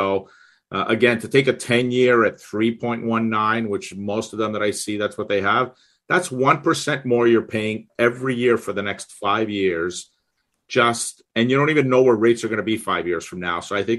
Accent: Canada; as a Canadian

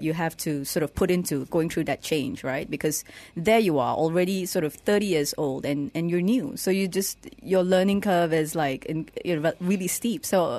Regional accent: Ipoh, Perak, Malaysia; moved away as an adult; now in Kuala Lumpur, Malaysia; Yes, I'm from Ipoh originally, but since I was 18, I've been in KL.

